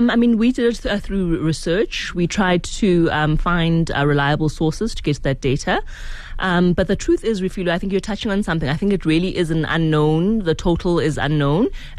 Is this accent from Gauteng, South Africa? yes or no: yes; Soweto, Gauteng, South Africa; I grew up in Soweto.